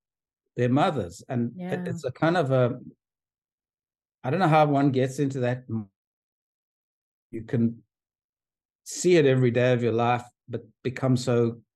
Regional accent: South Africa; because I grew up in South Africa, and at that time there was institutionalized racism

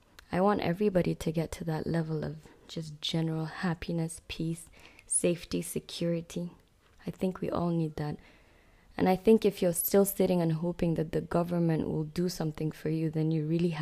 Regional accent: Abuja, Federal Capital Territory, Nigeria; also born or lived in Maiduguri; I'm semi-fluent in Kanuri. I lived in Maiduguri till I was about 5. Then I moved to Abuja, where I did my primary and secondary school there.

